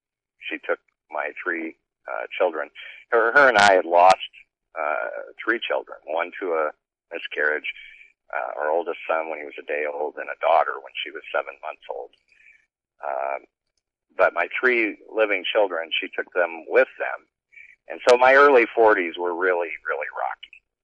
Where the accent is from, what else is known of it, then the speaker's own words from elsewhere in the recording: Ralston, Nebraska, United States; I was born in Omaha, raised in Ralston, Nebraska.